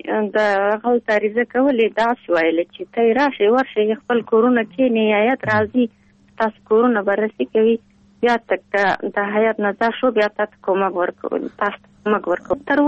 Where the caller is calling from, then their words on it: Pul-e Khumri, Baghlan, Afghanistan; د پلخمرې.